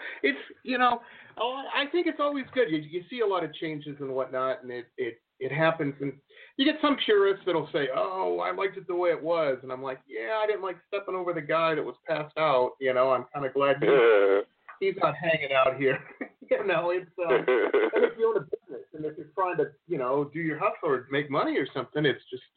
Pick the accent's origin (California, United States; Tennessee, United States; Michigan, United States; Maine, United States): Michigan, United States; Detroit; Yeah, I grew up in Detroit, and you know, I have friends that still live there and stuff.